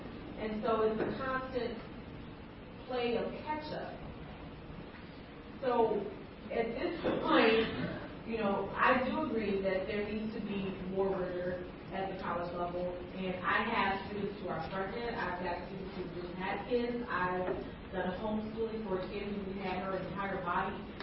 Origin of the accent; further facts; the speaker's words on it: Chicago, Illinois, United States; I'm from Chicago as well